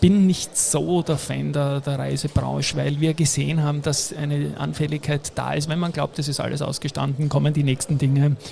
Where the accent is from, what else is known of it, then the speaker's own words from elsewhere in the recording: Vienna, Austria; In meiner Heimatstadt, genau.